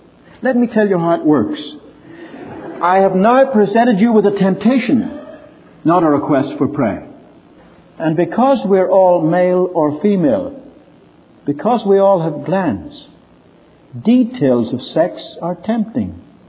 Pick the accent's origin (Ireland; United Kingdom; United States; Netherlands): Ireland; Now, I'm Irish. What are the Irish noted for? Good humor and bad temper.